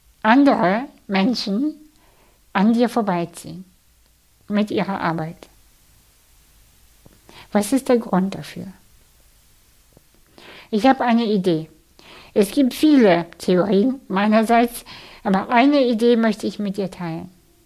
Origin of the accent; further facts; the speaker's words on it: Kazakhstan; Ich komme aus einer sehr, sehr armen Familie. Ich bin in Kasachstan geboren und aufgewachsen und in einem Haus, in dem es kein fließend Wasser gab.